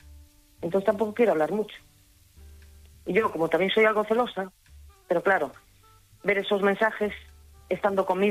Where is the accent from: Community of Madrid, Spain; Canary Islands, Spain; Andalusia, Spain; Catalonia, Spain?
Catalonia, Spain; Barcelona; porque somos de la misma ciudad. Soy de Barcelona